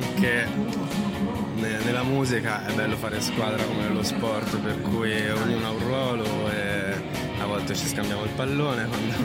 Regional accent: Arezzo, Tuscany, Italy; noi siamo di Arezzo

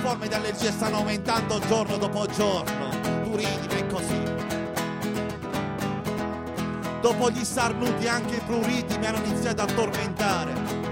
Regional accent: Taranto, Apulia, Italy; Io sono di Taranto.

